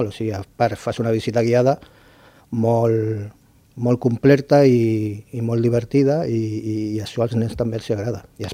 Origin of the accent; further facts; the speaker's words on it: Catalonia, Spain; jo soc de la Selva Marítima